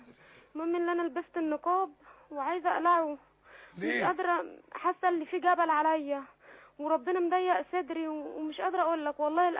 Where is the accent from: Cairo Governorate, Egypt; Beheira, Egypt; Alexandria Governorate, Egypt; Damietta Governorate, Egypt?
Cairo Governorate, Egypt; Cairo; انا من القاهره